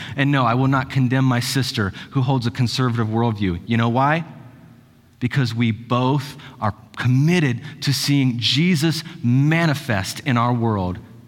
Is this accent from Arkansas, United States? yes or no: no; Stockport, Ohio, United States; When I was growing up in Stockport, Ohio, it's a village of around 200 people, really exciting stuff down there in southeastern Ohio.